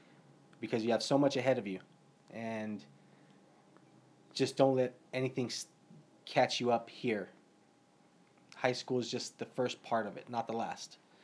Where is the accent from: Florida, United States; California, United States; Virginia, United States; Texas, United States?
California, United States; San Jose; And we were born and raised in San Jose at Alexian Brothers Hospital.